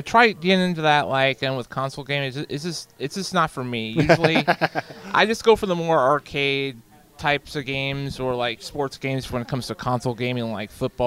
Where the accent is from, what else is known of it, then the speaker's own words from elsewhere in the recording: Mukilteo, Washington, United States; I'm from Mukilteo, Washington.